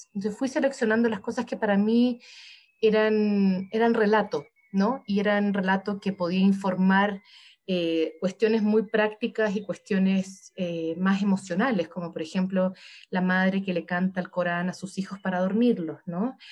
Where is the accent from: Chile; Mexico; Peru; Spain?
Chile; Santiago, Santiago Metropolitan Region; born there; se mueven hacia Santiago, que es donde yo nazco, y donde yo ya soy una chilena común y corriente